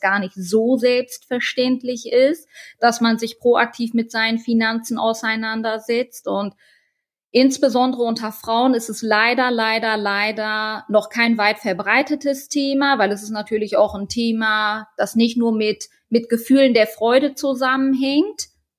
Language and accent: German; Halle, North Rhine-Westphalia, Germany; born there; Geboren in Ostwestfalen-Lippe, um es genau zu sagen, in Halle-Westfalen. Das ist eine Region mit vielen Mittelständlern, eine wirtschaftlich sehr, sehr robuste Region.